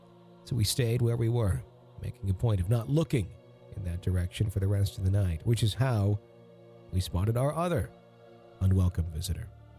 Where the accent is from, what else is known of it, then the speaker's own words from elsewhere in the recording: Romeo, Michigan, United States; in my hometown of Romeo, Michigan, where I live today.